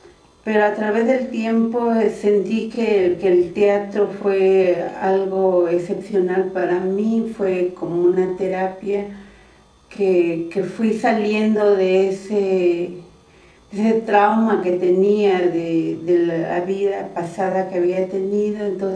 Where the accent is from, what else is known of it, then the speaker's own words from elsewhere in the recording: Zinacantán, Chiapas, Mexico; first language Tzotzil; Spanish is a second language; now in San Cristóbal de las Casas, Mexico; soy originaria de Sinacantán, hablo la lengua tzotzil y nací allí en ese pueblo, pero ya tiene más de 15 años que estoy viviendo aquí en San Cristóbal.